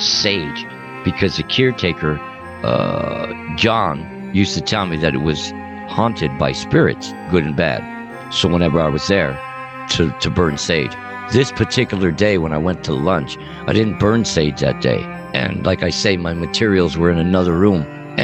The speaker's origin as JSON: {"language": "English", "town": "Montebello", "region": "California", "country": "United States", "tie": "born or raised there", "said": "The first one was the house I grew up with in Southside Montebello."}